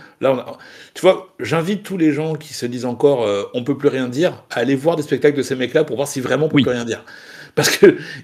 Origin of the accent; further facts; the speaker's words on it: Bordeaux, Nouvelle-Aquitaine, France; en plus il fait un temps pourri en ce moment sur Bordeaux. Oui, parce que newsflash, je suis bordelais.